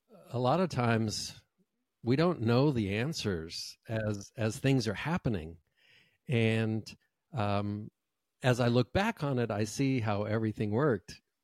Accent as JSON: {"language": "English", "town": "Johannesburg", "region": "Gauteng", "country": "South Africa", "tie": "born or raised there", "said": "I grew up in Johannesburg. My family had moved there in the late 1800s. European Jews trying to escape religious persecution."}